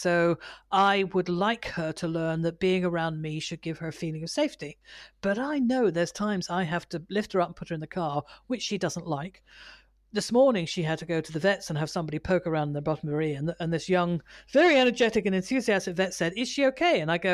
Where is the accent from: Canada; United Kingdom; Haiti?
United Kingdom; I can't answer you. I'm British.